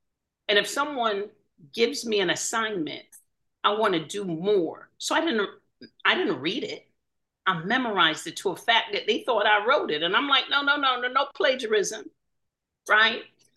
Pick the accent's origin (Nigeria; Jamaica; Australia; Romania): Jamaica; now in Connecticut, United States; from dirt floors, originally from Jamaica. Oh my goodness. And now I'm hailing from Connecticut.